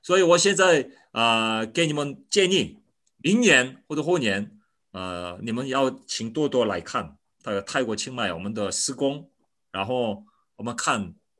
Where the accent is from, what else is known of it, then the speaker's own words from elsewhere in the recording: South Korea; Chinese is a second language; 我是韩国的牧师